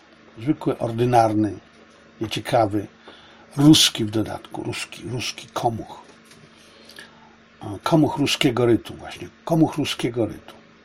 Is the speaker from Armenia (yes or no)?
no; China; a w tym, że jestem zarówno Polakiem, jak i Chińczykiem, i katolikiem, i konfucjanistą